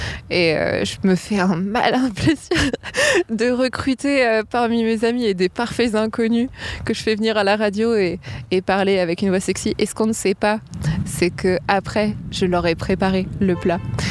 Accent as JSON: {"language": "French", "town": "Paris", "region": "Île-de-France", "country": "France", "said": "Bon, je suis parisienne"}